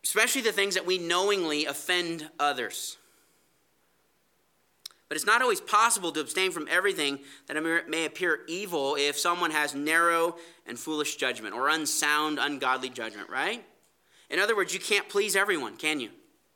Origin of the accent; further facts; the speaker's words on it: California, United States; Where I grew up in California as a kid, there was a park right behind our house.